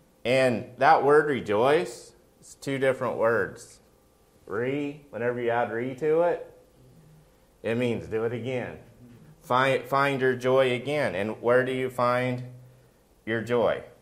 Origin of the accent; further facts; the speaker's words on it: Oklahoma, United States; And so I grew up in Oklahoma. I used to watch the OU Texas football game.